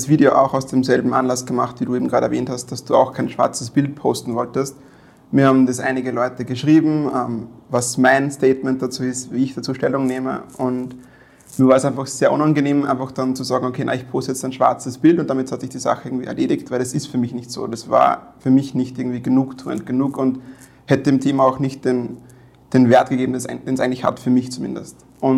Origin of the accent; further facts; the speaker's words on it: Weizenkirchen, Upper Austria, Austria; Also ich bin in Weizenkirchen aufgewachsen. Meine Mutter kommt von dort. Mein Vater war aus Angola, das ist unten links in Afrika. Und ich bin halt alleinerziehend aufgewachsen, war immer in Österreich, habe deswegen auch nur Deutsch gesprochen.